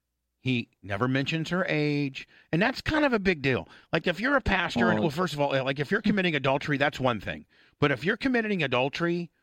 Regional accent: Warsaw, Indiana, United States; And so here, this is my hometown, Warsaw, Indiana.

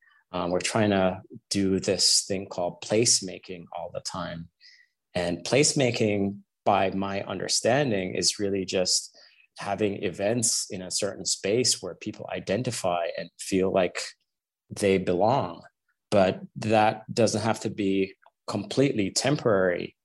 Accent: Jamaica; I was a kid growing up in Jamaica and I loved to draw.

